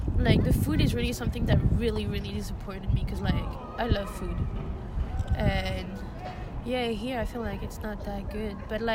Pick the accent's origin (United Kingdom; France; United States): France; But I was raised in France by a French family.